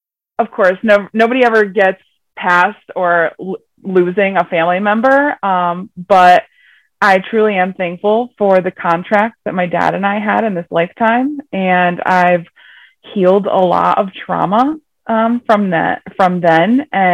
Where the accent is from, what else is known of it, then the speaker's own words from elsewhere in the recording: Connecticut, United States; I'm from Connecticut, here in the USA. It is 11 o'clock here.